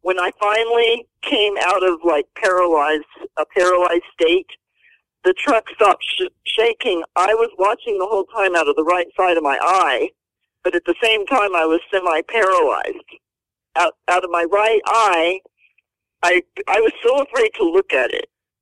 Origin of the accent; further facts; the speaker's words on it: Houston, Texas, United States; I grew up in Houston. I was a rodeo cowgirl. I was out in the forest. I was in the country.